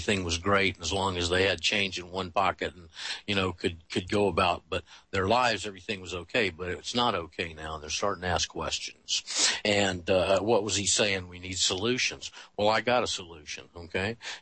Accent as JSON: {"language": "English", "town": "Panama City", "region": "Florida", "country": "United States", "tie": "born or raised there", "said": "And I've done an extensive amount of fishing down off my hometown, Panama City, and in the Gulf Coast."}